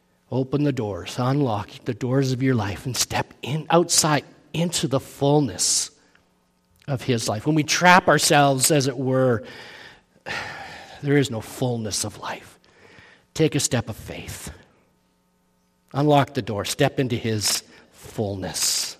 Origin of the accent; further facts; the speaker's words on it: England, United Kingdom; born there; first language en; I use expressions and idioms that make sense to me as an English-born English speaker